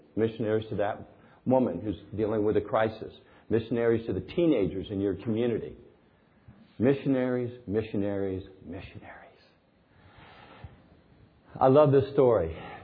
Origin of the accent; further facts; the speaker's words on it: Tampa, Florida, United States; Your city, not mine. I'm from the Tampa Bay area.